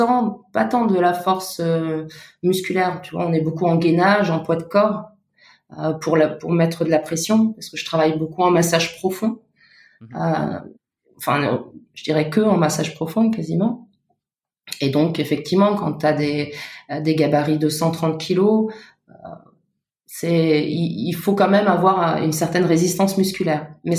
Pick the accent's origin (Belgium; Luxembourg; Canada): Luxembourg; Moi, je viens du Luxembourg.